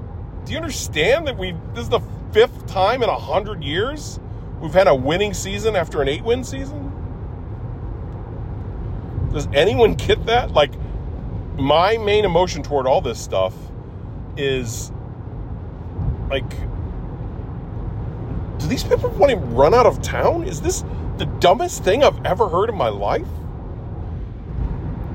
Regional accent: Illinois, United States; like I grew up in the St. Louis area, Metro East

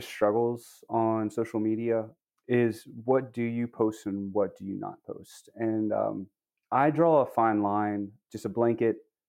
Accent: Birmingham, Alabama, United States; I'm a Alabama native. I grew up in Birmingham.

